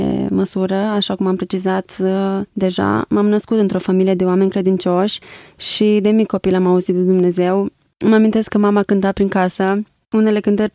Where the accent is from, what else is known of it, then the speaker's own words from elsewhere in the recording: Ipotești, Suceava County, Romania; Am născut în Suceava în anul 1989 și am crescut în Ipotești.